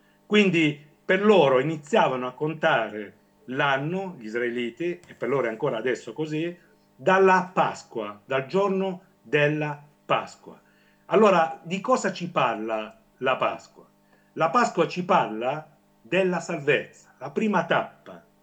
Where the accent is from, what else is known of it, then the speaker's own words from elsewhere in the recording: Manfredonia, Apulia, Italy; vengo da Monfredonia, sono nativo di Monfredonia